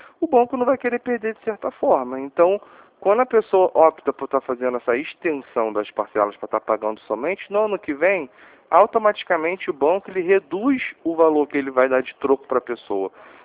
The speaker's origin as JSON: {"language": "Portuguese", "region": "Rio de Janeiro", "country": "Brazil", "said": "Eu sou do Rio, falo aqui do Largo do Bicão aqui."}